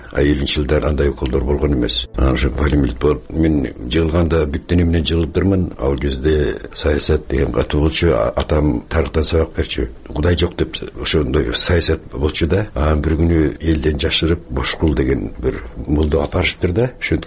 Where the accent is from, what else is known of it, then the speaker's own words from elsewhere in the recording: Tokmok, Chuy Region, Kyrgyzstan; Полонезди мен мектепте окуп жүргөндө уккам, ошо Токмок шаарында да репродуктору бар болчу